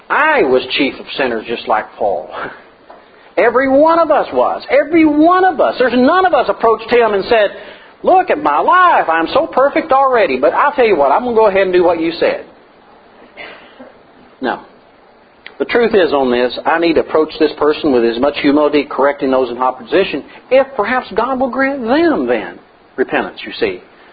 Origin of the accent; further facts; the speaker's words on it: Tennessee, United States; I could say I'm from Tennessee and some other things.